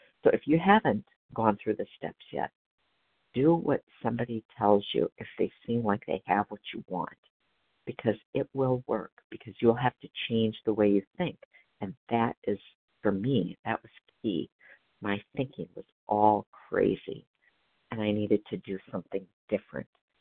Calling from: Wisconsin, United States; Oh, sorry about that. Wisconsin.

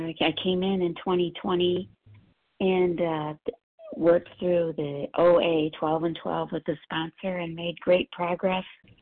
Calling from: Ann Arbor, Michigan, United States; I'm calling in from Ann Arbor, Michigan.

